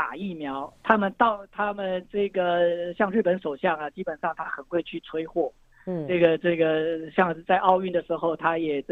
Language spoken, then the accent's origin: Chinese; Taiwan; 日本他们很多的观念跟我们台湾人基本上是不一样